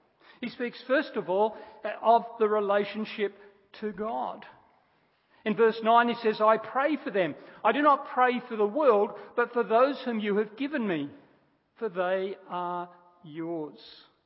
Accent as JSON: {"language": "English", "country": "Australia", "said": "I am Australian, but how I engage as an Australian, how I engage in this nation, is determined by my relationship to the Lord Jesus Christ. I am a Christian"}